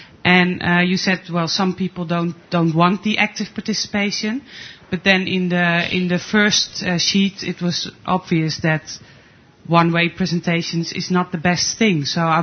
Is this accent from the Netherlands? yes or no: yes; Netherlands; from the Netherlands.